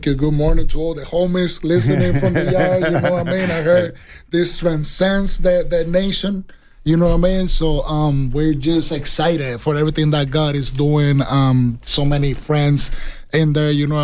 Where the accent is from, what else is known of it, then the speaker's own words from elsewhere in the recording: Puerto Rico; English is a second language; You guys excuse, because I'm Puerto Rican. My accent sometimes